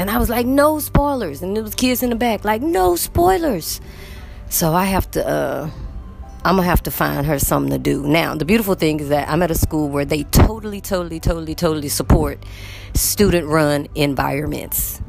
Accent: United States; I'm actually from America. I'm actually from the United States.

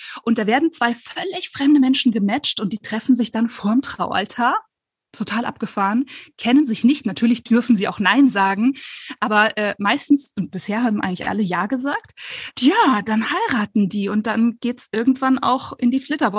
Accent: Landshut, Bavaria, Germany; Landshut ist ja auch meine Heimatstadt. Ich liebe, liebe, liebe diese Stadt.

